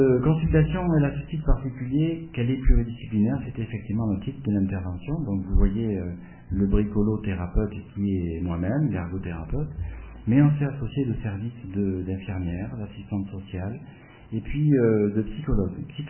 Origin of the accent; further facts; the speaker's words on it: Normandy, France; Eh ben, je viens de Normandie, là.